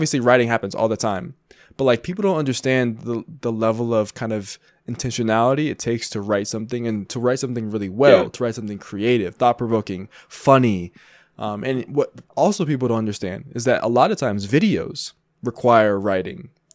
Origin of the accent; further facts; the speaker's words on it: United States; I am American.